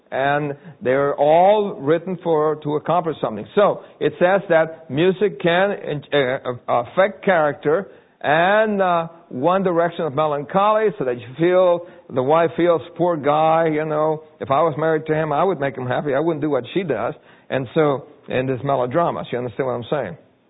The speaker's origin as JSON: {"language": "English", "town": "New York City", "region": "New York", "country": "United States", "tie": "born or raised there", "said": "And I thought that was strange, because I grew up in New York City."}